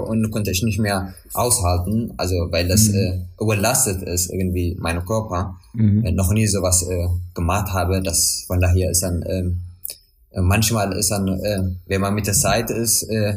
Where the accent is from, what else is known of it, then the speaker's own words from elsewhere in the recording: Eritrea; Wir sind ja fast ein Land und ich komme ja aus Eritrea.